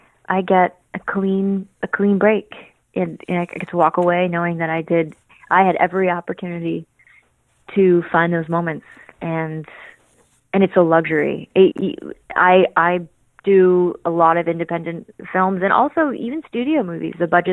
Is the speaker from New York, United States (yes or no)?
yes; New York, United States; accent: Brooklyn; especially growing up in New York. So it was going to be that I was going to have a deeper voice and a subtle, like Brooklyn accent.